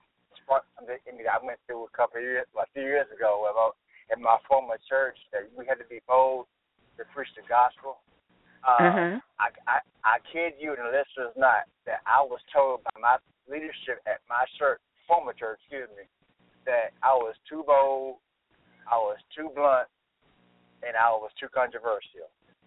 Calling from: Arkansas, United States; Yeah, I'm calling from Arkansas.

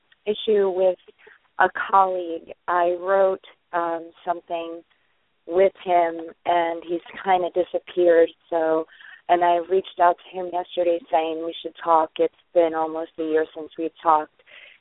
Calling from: New York, United States; New York.

